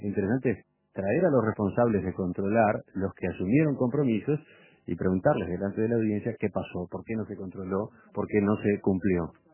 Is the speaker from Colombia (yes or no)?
no; Uruguay; somos los uruguayos